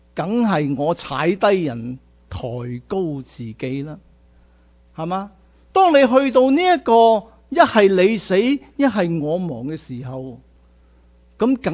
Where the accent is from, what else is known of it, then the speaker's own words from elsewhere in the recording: China; 我哋中国人大把道理。